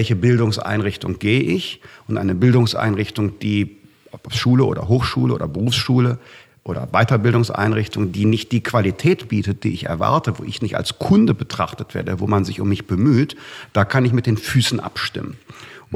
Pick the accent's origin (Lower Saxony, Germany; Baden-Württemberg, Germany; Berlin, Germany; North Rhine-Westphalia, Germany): North Rhine-Westphalia, Germany; In meinem Heimatland Nordrhein-Westfalen ist die Durchfallquote viel geringer als in MacPom